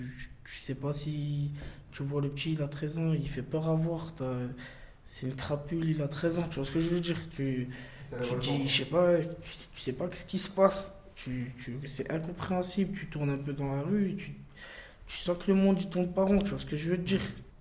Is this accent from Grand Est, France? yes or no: yes; Strasbourg, Grand Est, France; Moi, je sais que je viens d'ici, de Kronenbourg à Haute-Pierre, j'ai l'impression que je sors pas de mon quartier. Pourtant, je viens de quitter un quartier pour un autre